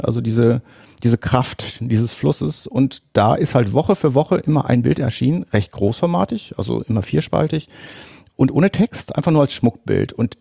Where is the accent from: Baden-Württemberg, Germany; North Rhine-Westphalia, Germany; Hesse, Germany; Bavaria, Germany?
North Rhine-Westphalia, Germany; Bonn; Ich komme ja aus Bonn, ein Bönnischer Junge